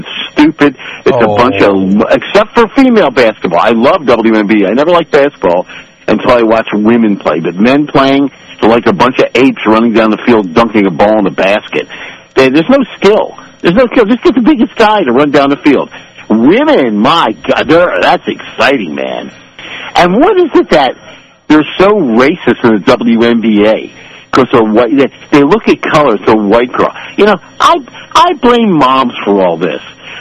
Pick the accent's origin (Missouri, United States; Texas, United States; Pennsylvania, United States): Pennsylvania, United States; Philadelphia; Where I grew up in Philadelphia, if we did that, our friends would beat us up.